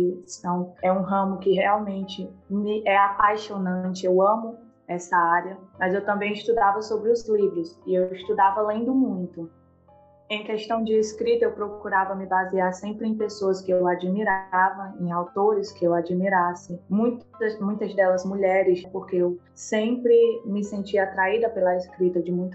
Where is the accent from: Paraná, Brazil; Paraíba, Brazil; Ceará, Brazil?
Ceará, Brazil; Jaguaruana; now in Fortaleza, Brazil; Eu falo agora, neste momento, de Fortaleza, mas eu sou de Jaguaruana, interior do Ceará. Eu tenho 23 anos.